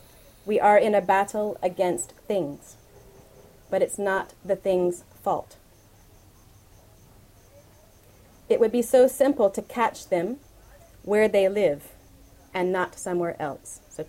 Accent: Atlanta, Georgia, United States; There was a civil rights worker in the city where I grew up in Atlanta in the United States who died in the last year.

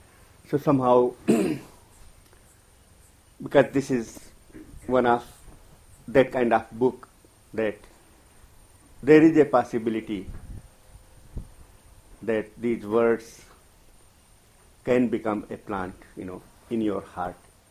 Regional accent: India; accent: Indian English; English is a second language; because of my pronunciation, because of my, you know, I'm an Indian, you know. So My English is Indian English.

